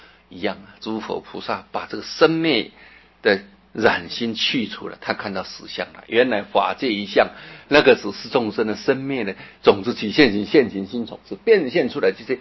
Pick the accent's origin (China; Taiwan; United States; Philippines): China; 我是中国人，你是哪个地方的人啊？